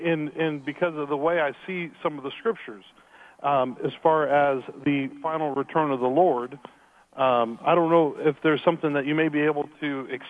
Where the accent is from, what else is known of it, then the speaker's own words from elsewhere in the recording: Lakeport, California, United States; Lakeport, up by Clear Lake.